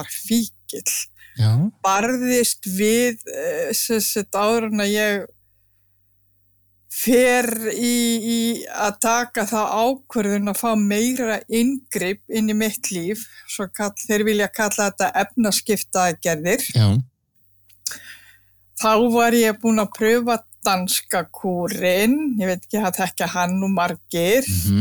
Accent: Patreksfjörður, Westfjords, Iceland; Ég myndi segja ég hérna ólst upp á Patreksfirði

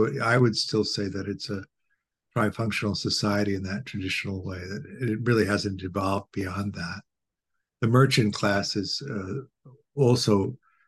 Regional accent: Chicago, Illinois, United States; I grew up in Chicago, and Chicago was a two-paper town.

